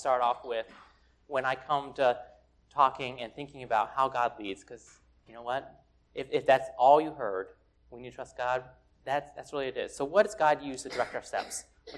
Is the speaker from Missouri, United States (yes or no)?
yes; Fort Leonard Wood, Missouri, United States; born there; My dad was in the military. So I am what's called an Army brat. That's the right term for that. I was born in Missouri, Fort Leonard Wood.